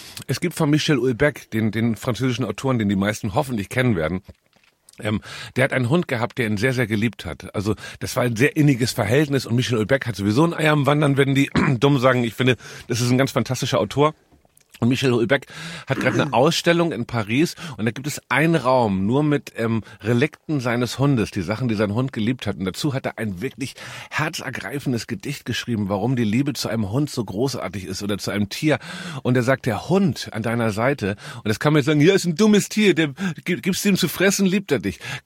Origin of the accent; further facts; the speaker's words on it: Hamburg, Germany; ich bin in Hamburg aufgewachsen